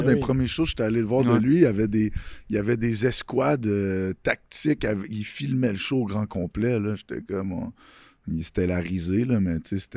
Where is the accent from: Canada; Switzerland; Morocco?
Canada; Quebec; Moi, je me rappelle, en tant que Québécois